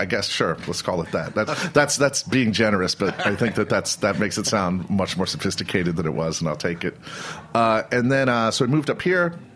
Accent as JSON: {"language": "English", "town": "Youngstown", "region": "Ohio", "country": "United States", "tie": "born or raised there", "said": "Well, I grew up in Youngstown, Ohio."}